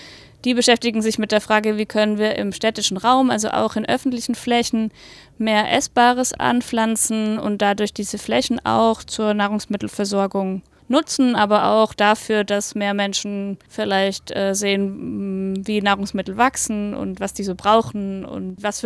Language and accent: German; Southern Germany, Germany; ich komme selber aus Süddeutschland